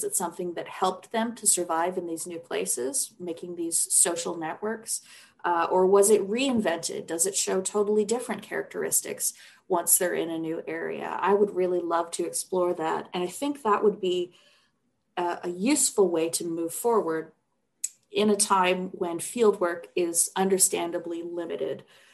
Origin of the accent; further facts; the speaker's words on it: Canada; as a Canadian girl